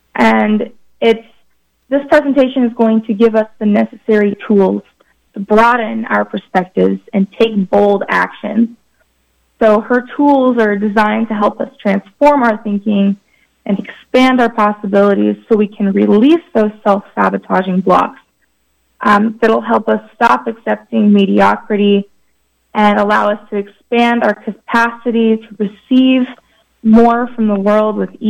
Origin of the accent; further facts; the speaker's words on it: Kansas, United States; So I am from Southwest Kansas